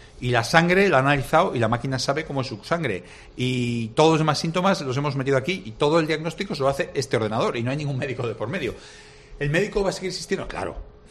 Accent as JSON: {"language": "Spanish", "town": "Valladolid", "region": "Castile and León", "country": "Spain", "tie": "born or raised there", "said": "Se dispara comparado con el que lo ven 17.000 en mi ciudad natal, que es Valladolid, ¿no?"}